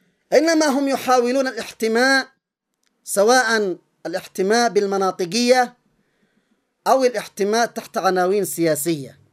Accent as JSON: {"language": "Arabic", "country": "Yemen", "said": "وكان يفترض أن نعتبر قبل أن نكون عبرة كيمنيين لشعوب أخرى."}